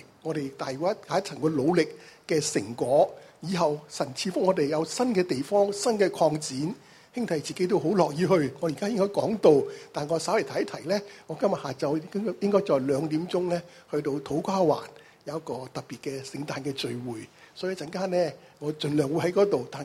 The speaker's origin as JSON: {"language": "Cantonese", "country": "China", "said": "我哋中國人就話：你可以站立得住啦，30而立"}